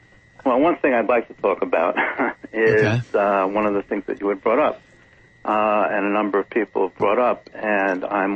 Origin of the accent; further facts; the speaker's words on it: New York, United States; You know, I grew up in New York, you know, working in my father's stores that he owned.